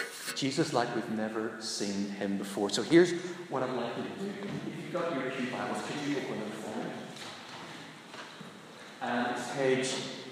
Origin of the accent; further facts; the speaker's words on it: Belfast, Northern Ireland, United Kingdom; Because we came from Belfast. And you didn't do that in Belfast.